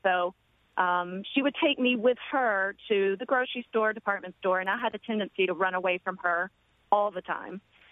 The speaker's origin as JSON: {"language": "English", "town": "Nashville", "region": "Tennessee", "country": "United States", "tie": "born or raised there", "moved": "yes", "lives_now": "Brooklyn, United States", "said": "I grew up in Nashville, Tennessee, or a small town right outside of Nashville, Tennessee."}